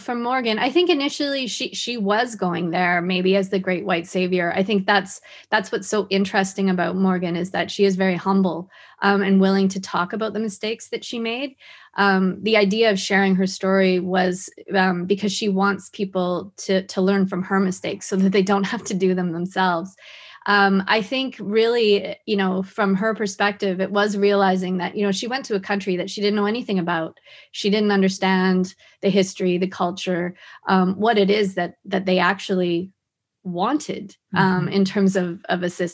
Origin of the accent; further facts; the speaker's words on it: Whitehorse, Yukon, Canada; I'm from Whitehorse.